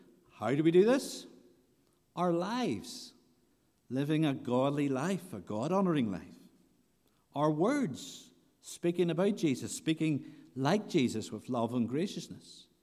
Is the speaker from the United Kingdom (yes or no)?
yes; Northern Ireland, United Kingdom; I grew up on the Newry to Armagh Road.